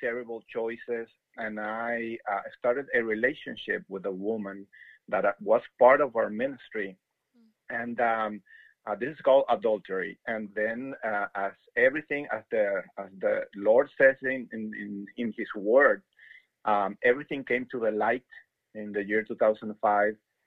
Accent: Colombia; English is a second language; now in Miami, United States; We are originally from South America, Colombia. That's why we have this weird accent.

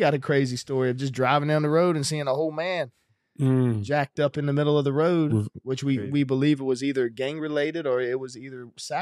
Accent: United States; Actually, the kingdom of God is my people, but in the natural, I'm an American.

